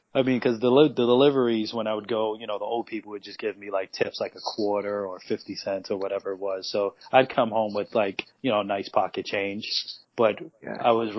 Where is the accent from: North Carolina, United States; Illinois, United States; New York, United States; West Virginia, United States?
New York, United States; Harlem; Back in good old 1994, I'm from Harlem, so back then we had a lot of legal numbers.